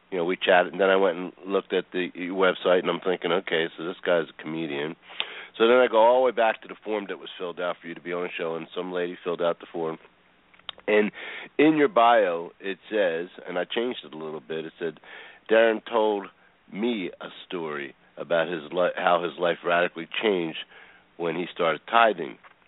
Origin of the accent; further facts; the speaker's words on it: Philadelphia, Pennsylvania, United States; Yeah, I'm from Philadelphia, so that's probably not going to happen.